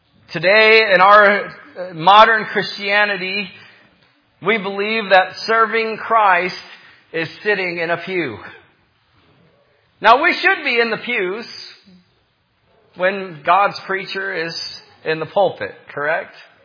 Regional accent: Michigan, United States; And I grew up in Michigan, and we have the best apples in the world.

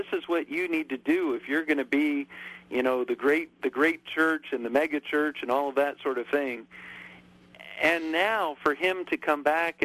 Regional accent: Virginia, United States; I grew up in Virginia, and I grew up in maybe just kind of a typical Southern church.

